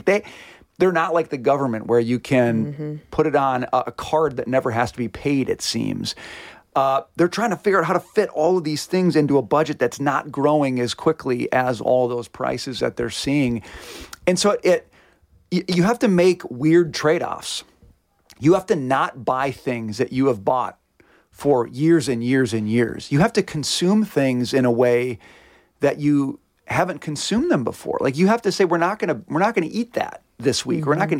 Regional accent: Minnesota, United States; So I grew up in Minnesota.

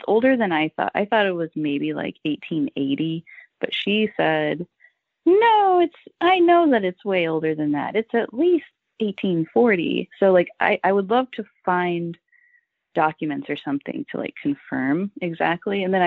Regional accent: Illinois, United States; also born or lived in Chicago; now in Indiana, United States; I live in Indiana. I'm not originally from here, but I'm actually from Central Illinois. Lived in Chicago for 10 years.

